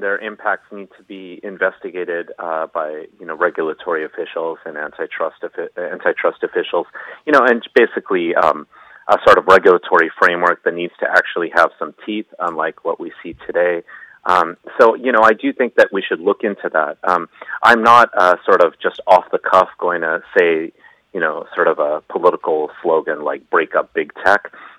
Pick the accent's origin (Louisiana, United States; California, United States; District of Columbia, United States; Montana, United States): California, United States; You know, I'm from Silicon Valley, actually, Jeffrey. So I'm used to this. I grew up in this.